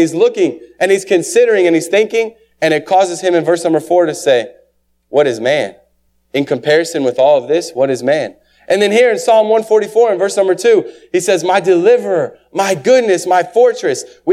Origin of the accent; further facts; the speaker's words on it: Jefferson City, Missouri, United States; But where I grew up in Jefferson City in the country, you look up into the stars at night.